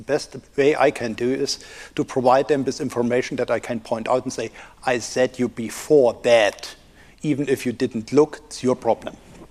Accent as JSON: {"language": "English", "region": "East Germany", "country": "Germany", "said": "I'm from East Germany, so I should be able to speak Russian, but I can't."}